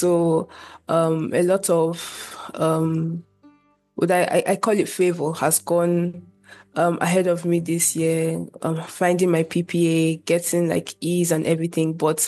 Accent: Nigeria; Okay, so yeah, I'm from Nigeria, and I joined the podcast late this year, around October.

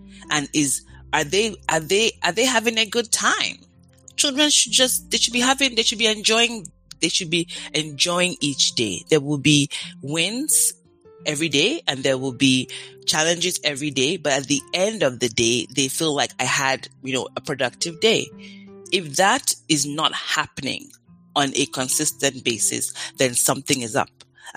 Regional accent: Nigeria; now in United States; a Nigerian myself, grew up in Nigeria, raised in Nigeria, there's a way that we don't have the same sense of community in the U.S.

